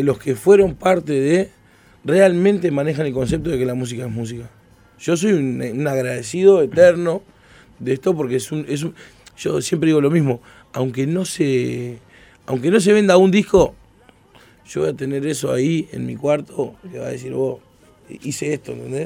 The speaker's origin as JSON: {"language": "Spanish", "region": "Buenos Aires", "country": "Argentina", "said": "Y claro, él es de Villa Dolores, y yo soy de Palermo."}